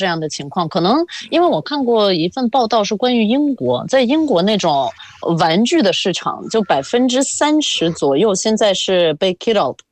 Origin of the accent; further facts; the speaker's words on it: Latvia; Chinese is a second language; now in China; 虽然在我家乡现在如果我从中国回到拉脱维亚